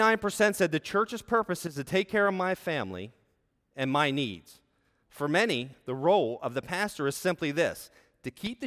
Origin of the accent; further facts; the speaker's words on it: Carlisle, Pennsylvania, United States; in this great town, because this is my hometown, I call it the great town of Carlisle.